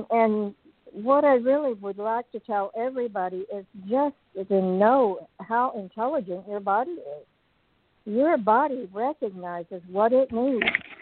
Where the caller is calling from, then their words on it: Oklahoma, United States; I'm calling you from Oklahoma, and yes, I certainly have enjoyed your show tonight.